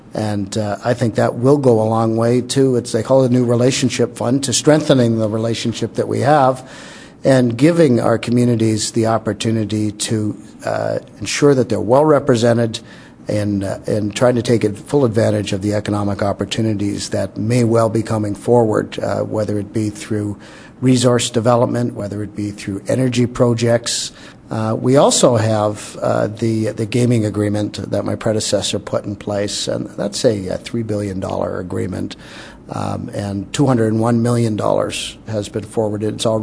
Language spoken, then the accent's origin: English; Scarborough, Ontario, Canada; I'm from Scarborough in Toronto